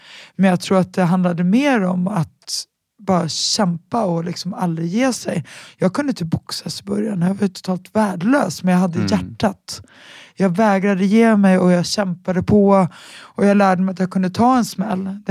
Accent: Stockholm, Stockholm County, Sweden; Jag är ju från Enskededalen

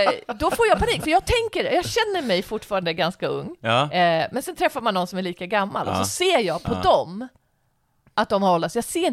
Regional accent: Västerås, Västmanland County, Sweden; Västerås såklart, min hemstad

